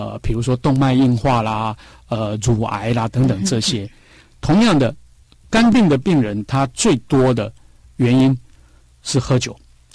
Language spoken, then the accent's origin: Chinese; Taiwan; 因为我们台湾人你看我们自己的人很喜欢这个所有的电视的广告